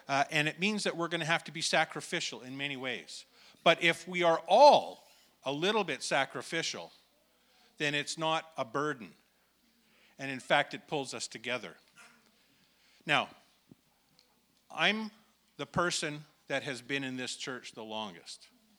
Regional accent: Aldergrove, British Columbia, Canada; I grew up in Aldergrove. And it's a farming community

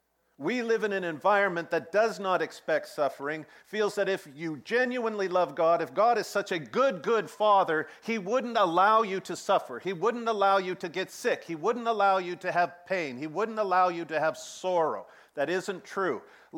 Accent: Vietnam; I grew up in Vietnam in a martyr's environment where sacrifice was placed as a high value

